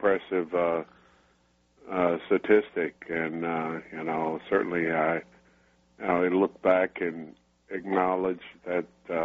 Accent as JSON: {"language": "English", "town": "Shipley", "region": "Florida", "country": "United States", "tie": "born or raised there", "said": "Well, actually, I was born and basically raised in Shipley, Florida."}